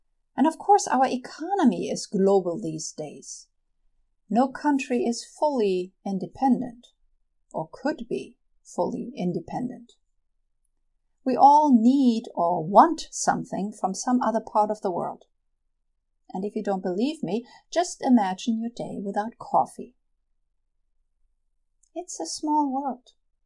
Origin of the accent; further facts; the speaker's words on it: Germany; Even in my home country of Germany, where it's usually kind of green and moist all year round.